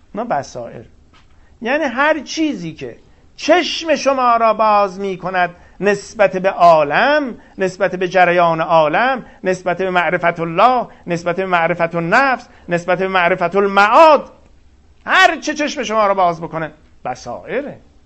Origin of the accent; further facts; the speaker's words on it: Iran; چرا ما که ایرانی هستیم باید